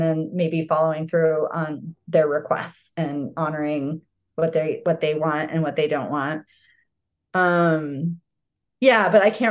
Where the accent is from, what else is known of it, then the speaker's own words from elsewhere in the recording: Arizona, United States; my mom gathered a bunch of my girlfriends and I grew up in Arizona.